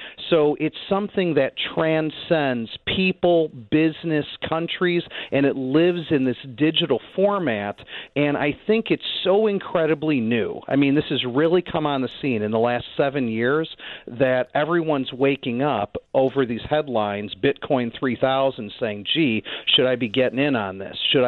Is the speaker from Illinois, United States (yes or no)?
yes; Bloomington-Normal, Illinois, United States; I am from Bloomington Normal. ISU. Go Redbirds, baby.